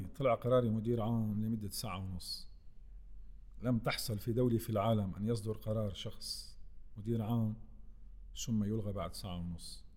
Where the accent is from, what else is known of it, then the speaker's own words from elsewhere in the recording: Syria; يعني أنا في سوريا يهمني أنا كسوري ويهمني أيضا السوريين،